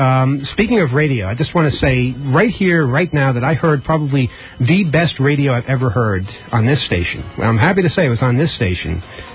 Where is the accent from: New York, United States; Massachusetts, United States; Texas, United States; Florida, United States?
New York, United States; And the subject turned into, where are you from? And I said I was from New York.